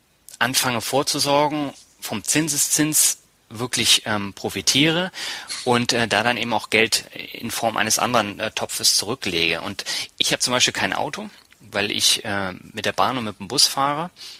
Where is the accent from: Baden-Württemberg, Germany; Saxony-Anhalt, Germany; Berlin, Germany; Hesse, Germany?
Berlin, Germany; also born or lived in Lübeck; ich bin ja nicht in Norddeutschland groß geworden. Ich bin zwar hier geboren, aber ich bin in Berlin groß geworden.